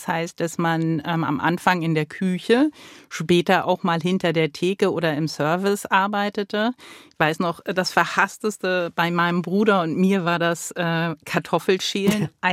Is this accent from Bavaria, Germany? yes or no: no; Schleswig-Holstein, Germany; ich komme ja aus Norddeutschland, um genau zu sein aus Ostholstein